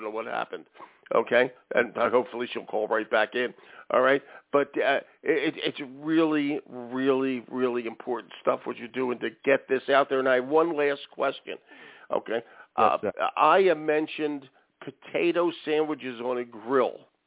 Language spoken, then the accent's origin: English; Philadelphia, Pennsylvania, United States; It's like the Damascus version of my hometown Philly cheesesteak.